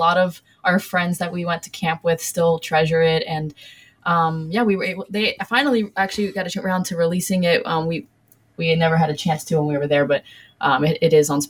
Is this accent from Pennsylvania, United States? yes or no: yes; Downingtown, Pennsylvania, United States; I'm from outside of Philadelphia. So specifically Downingtown, Chester County, PA. I grew up over here and always loved doing music.